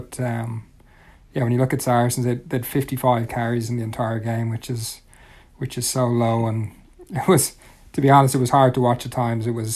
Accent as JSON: {"language": "English", "region": "Leinster", "country": "Ireland", "said": "even despite obviously being Irish and from Leinster"}